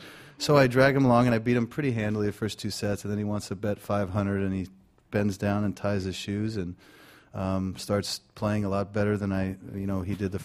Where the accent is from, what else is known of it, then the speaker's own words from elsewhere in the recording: Las Vegas, Nevada, United States; I'm from Vegas. I've seen the house win too many times.